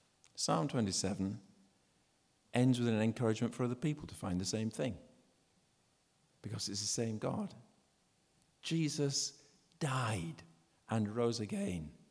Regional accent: Yorkshire and the Humber, United Kingdom; when I were a lad growing up in Yorkshire.

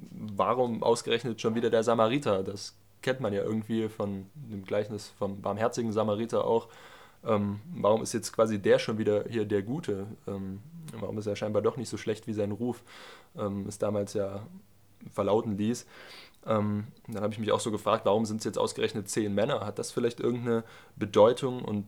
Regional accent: Hainichen, Saxony, Germany; Ich komme aus Hainichen, bin dort in der jungen Gemeinde, bin jetzt 18 Jahre gerade

